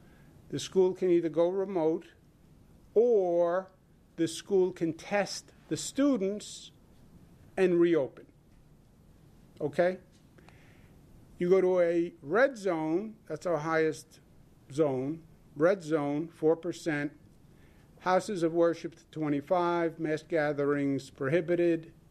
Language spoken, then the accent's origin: English; Hollis, New York, United States; Just because Hollis, Queens has a high infection rate. It's my hometown, I can say it.